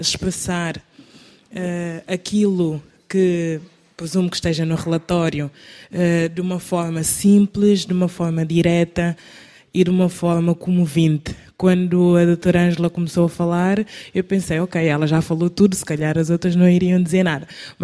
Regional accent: Guinea-Bissau; É importante, sim, eu sou da Guiné-Bissau, é importante

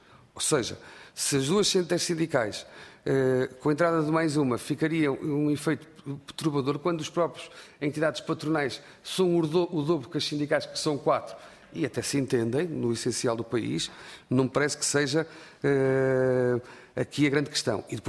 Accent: Portugal

